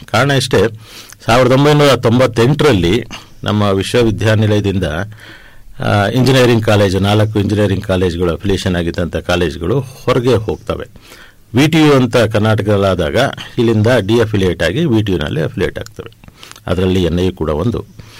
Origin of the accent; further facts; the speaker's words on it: Mysuru, Karnataka, India; also born or lived in Bengaluru; ನಾನು ಹುಟ್ಟಿದ್ದು ಬೆಂಗಳೂರಿನಲ್ಲಿ, ಬೆಳೆದಿದ್ದೆಲ್ಲ ಮೈಸೂರಿನಲ್ಲಿ. ಕನ್ನಡ ಶಾಲೆಯಲ್ಲಿ ಬೆಳೆದವನು, ಪ್ರಾಥಮಿಕ ಶಾಲೆಯೆಲ್ಲ ಒಂದು ಹಳ್ಳಿನಲ್ಲಿ, ಕನ್ನಡ ಮಾಧ್ಯಮದಲ್ಲಿ 10ನೇ ತರಗತಿವರೆಗೂ ಓದಿ